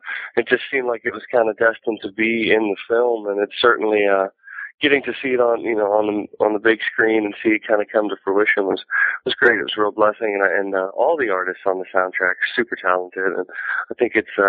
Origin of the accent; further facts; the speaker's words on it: Morgantown, West Virginia, United States; accent: southern twang; now in California, United States; I'm originally from West Virginia, a little town, a college town in West Virginia called Morgantown. And, yeah, no matter where I travel, it seems a little bit of that southern twang follows me.